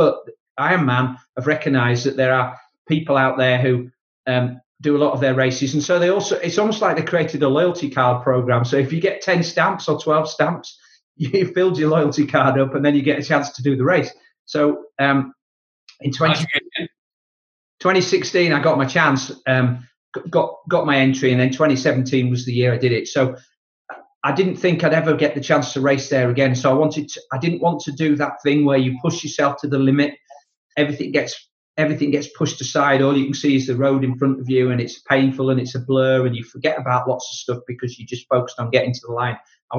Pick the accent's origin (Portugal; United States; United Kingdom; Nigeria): United Kingdom; Yorkshire and the Humber; being a Yorkshireman